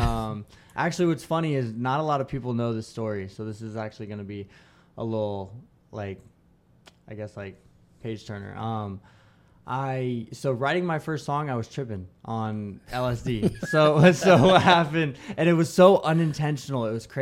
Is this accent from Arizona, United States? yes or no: yes; Arizona, United States; also born or lived in Alaska; So I was born in Alaska. Don't really remember much from there, to be honest. But when I was around 8 years old, my family was like, all right, let's go to Arizona.